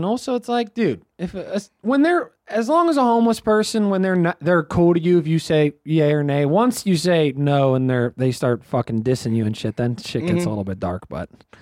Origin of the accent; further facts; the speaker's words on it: Pittsburgh, Pennsylvania, United States; Dude, it's nice here because it's like a little. I'm from Pittsburgh.